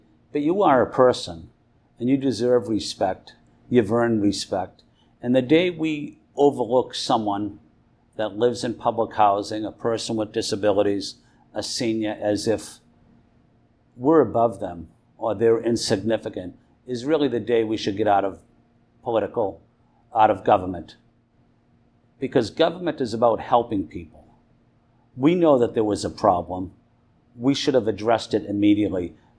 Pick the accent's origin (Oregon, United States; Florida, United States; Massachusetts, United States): Massachusetts, United States; Boston; That's not how I was raised in South Boston.